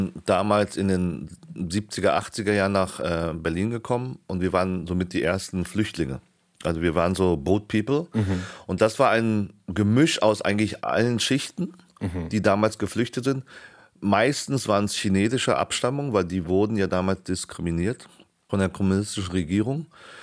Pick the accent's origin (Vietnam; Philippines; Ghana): Vietnam; Northern Vietnam; accent: North Vietnamese; Nordvietnamesen, die alle auch meinen Akzent sprechen, den ich aus der Familie her kenne. Und für mich ist es so ein Stück Heimat immer, wenn ich da hinfahre und dann die Menschen sehe und höre.